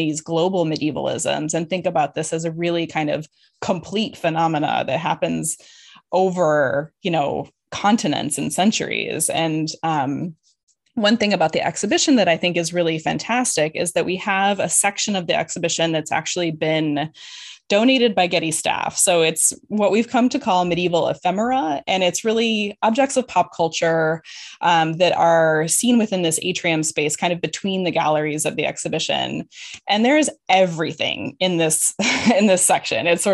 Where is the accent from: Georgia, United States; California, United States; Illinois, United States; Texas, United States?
Illinois, United States; There was this Renaissance Fair in Bristol, Wisconsin, which was close to where I grew up in Northern Illinois.